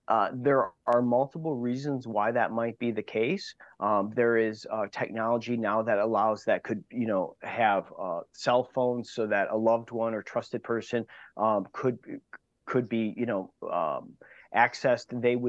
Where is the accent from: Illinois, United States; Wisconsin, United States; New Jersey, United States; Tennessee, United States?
Wisconsin, United States; Wauwatosa; I grew up in Wauwatosa, so I remember this case quite well.